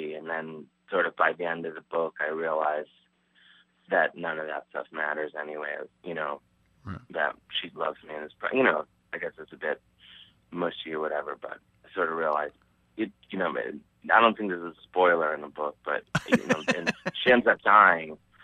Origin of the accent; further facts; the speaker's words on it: Cleveland, Ohio, United States; but I think they knew that I was this kid from Cleveland who really didn't know what was going on.